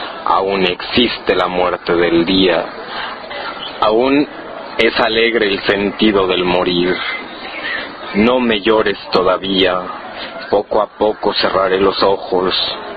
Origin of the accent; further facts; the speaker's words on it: Tenango, Chiapas, Mexico; Tenía como que 6 años más o menos cuando me fui a vivir al Atenango, que es donde yo soy.